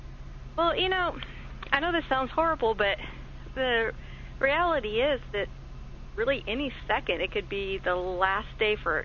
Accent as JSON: {"language": "English", "region": "Arkansas", "country": "United States", "tie": "born or raised there", "said": "You know, growing up, I was raised in Arkansas, and, you know, down south, as you could probably imagine"}